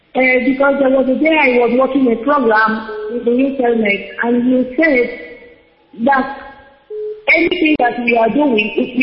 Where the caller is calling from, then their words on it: Spain; I am calling from Spain